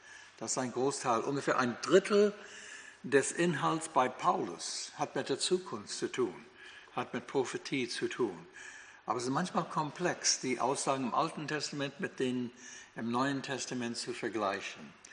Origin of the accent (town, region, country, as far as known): United States; German is a second language; now in Germany